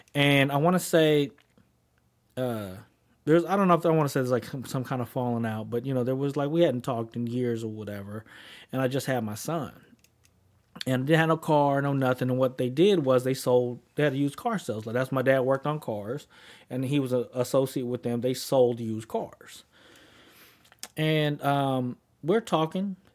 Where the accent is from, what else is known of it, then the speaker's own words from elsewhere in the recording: Oakland, California, United States; I grew up in East Oakland, and I'm not gonna name no names